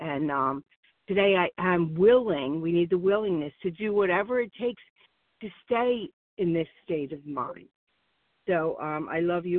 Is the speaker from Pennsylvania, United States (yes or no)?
yes; Warminster, Pennsylvania, United States; I'm from Warminster, Pennsylvania.